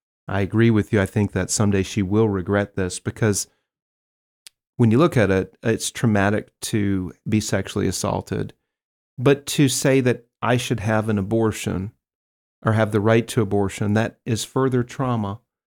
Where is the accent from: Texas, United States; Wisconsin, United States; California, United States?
Wisconsin, United States; So abortion in my home state of Wisconsin, it wasn't an option.